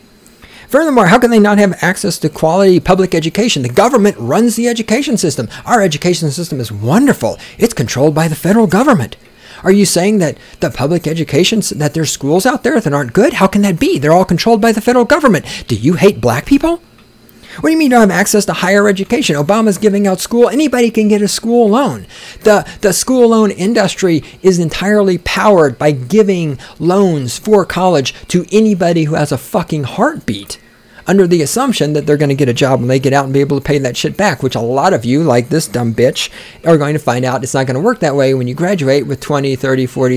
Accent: the South, United States; I'm from the South, where everybody's poor and everybody's racist, right?

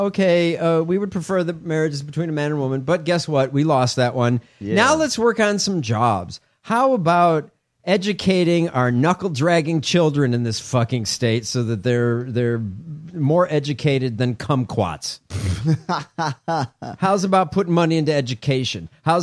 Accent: Midwest, United States; This hasn't been where I grew up in the Midwest.

